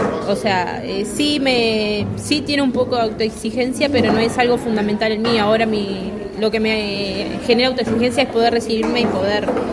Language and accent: Spanish; Canelones, Uruguay; yo soy del interior, soy de Canelones, viajo, tengo casi 2 horas de viaje todos los días